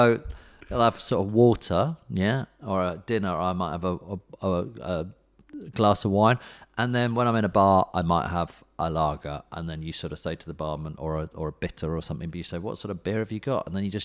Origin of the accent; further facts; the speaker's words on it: United Kingdom; As British people, we just go...